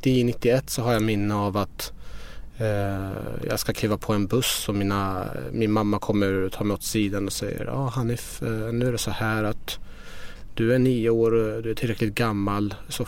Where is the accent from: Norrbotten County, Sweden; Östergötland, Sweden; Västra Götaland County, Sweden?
Östergötland, Sweden; Norrköping; also born or lived in Shiraz, Iran; Nej, jag har ju växt upp i Norrköping.